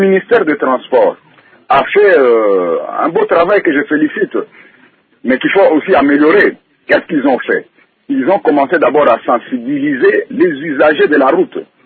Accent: DR Congo; Moi, en tant que Congolais

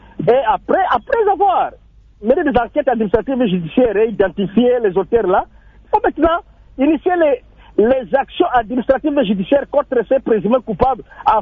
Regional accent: DR Congo; ici chez nous, en République démocratique du Congo

